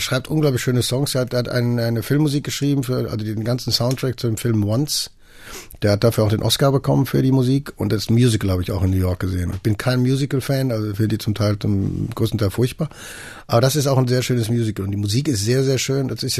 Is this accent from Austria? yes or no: no; Bochum, North Rhine-Westphalia, Germany; ich komme nur aus Bochum, aus dem Ruhrgebiet und war mit 4 Jahren zum ersten Mal beim VfL im Stadion